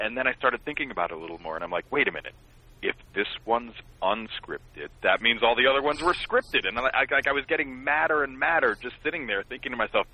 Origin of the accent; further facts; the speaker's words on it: Scranton, Pennsylvania, United States; So I grew up outside of Scranton, Pennsylvania.